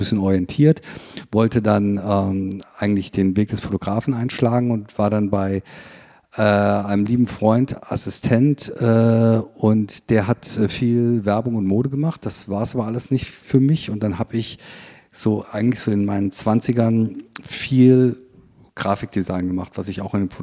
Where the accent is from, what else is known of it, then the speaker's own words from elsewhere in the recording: Kassel, Hesse, Germany; Ich komme aus der Nähe von Kassel